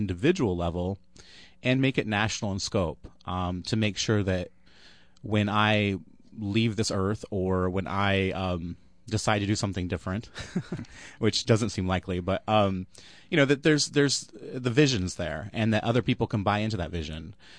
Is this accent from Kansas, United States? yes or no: yes; Kansas, United States; I went born and raised in Kansas, of all places. And, my family grew up on a farm. And I chose a college that was close to home.